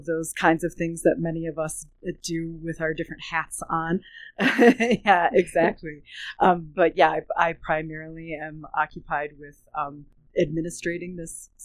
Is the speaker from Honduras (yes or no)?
no; Michigan, United States; I come from Michigan.